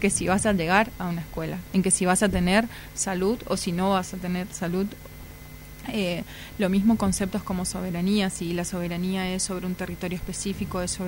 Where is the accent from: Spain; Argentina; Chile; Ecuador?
Argentina; como argentinos